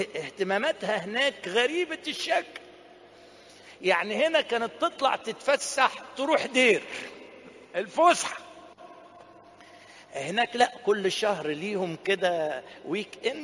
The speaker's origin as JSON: {"language": "Arabic", "region": "Asyut Governorate", "country": "Egypt", "said": "احنا من اسيوط فمدارس عربي يعني، احنا ناس غلابه يعني"}